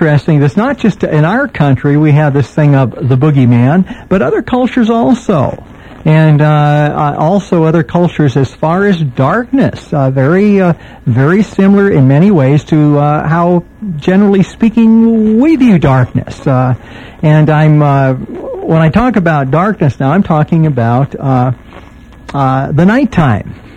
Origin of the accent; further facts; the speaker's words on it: San Francisco, California, United States; I grew up in San Francisco, and I had a friend of mine from school that lived in the projects.